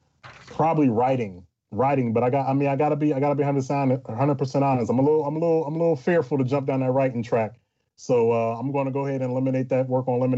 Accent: Philadelphia, Pennsylvania, United States; I'm from Philadelphia, so the last half of Adelphia and … that's where you'll find me.

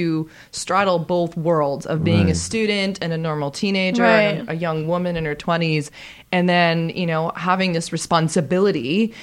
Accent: Toronto, Ontario, Canada; now in California, United States; when I was a kid growing up in Toronto, I always had a connection and a fascination with California, Southern California.

